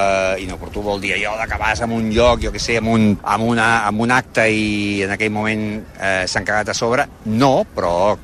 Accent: Barcelona, Catalonia, Spain; Jo he viscut sempre a l'Eixample dret, encara que hagi viscut a altres països, sempre he pensat en tornar. Vaig néixer a l'Eixample dret i visc a l'Eixample dret.

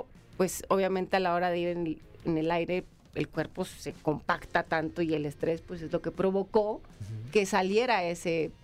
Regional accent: Culiacán, Sinaloa, Mexico; en el norte, yo soy de Culiacán, se usan mucho las pick-up

